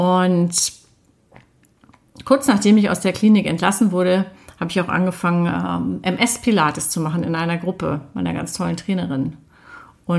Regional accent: Hanover, Lower Saxony, Germany; meiner Heimatstadt Hannover

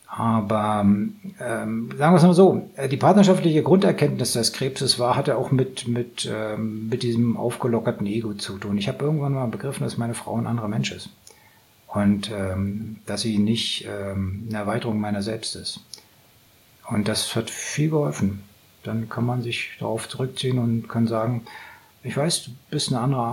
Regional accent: Northern Germany, Germany; Ich komme aus Norddeutschland

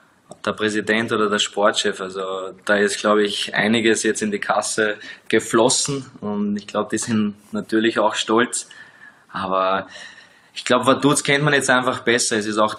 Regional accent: Austria; als Österreicher die ganzen Medien mitbekommst

